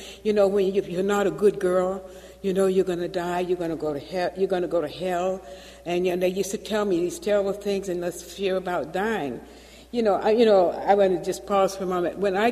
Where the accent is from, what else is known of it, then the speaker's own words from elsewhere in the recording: Atlanta, Georgia, United States; Now, growing up in Atlanta, you know, death was one of the things that was most fearful. Now, I grew up in the Baptist church